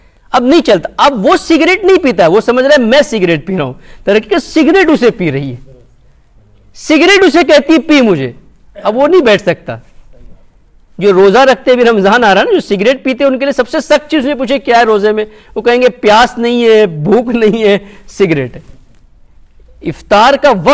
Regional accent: Pakistan; میں کہیں سے آیا ہوں، میں پاکستان سے آیا ہوں

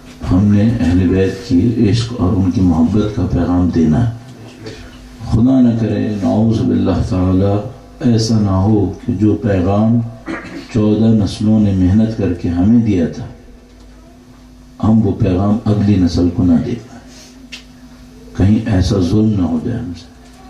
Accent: Karachi, Sindh, Pakistan; میں تو چلو رہنے والا ہی کراچی کا ہوں, تو میں اس آگ کے جہنم میں یہاں رہنے پہ مجبور ہوں

